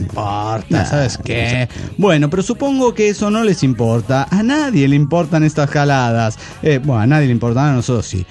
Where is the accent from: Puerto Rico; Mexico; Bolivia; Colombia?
Bolivia; Tarija; de Tarija, Bolivia.